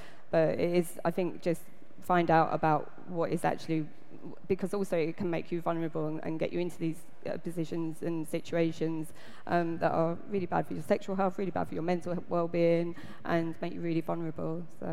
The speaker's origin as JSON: {"language": "English", "region": "London", "country": "United Kingdom", "tie": "born or raised there", "said": "I was born in London and I grew up in London, and I've been on the London LGBT scene since I was about 15"}